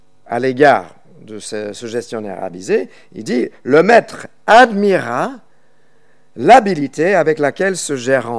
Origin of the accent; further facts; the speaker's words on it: United States; first language English; French is a second language; je lis toujours en anglais parce que je viens des États-Unis, c'est ma langue de cœur.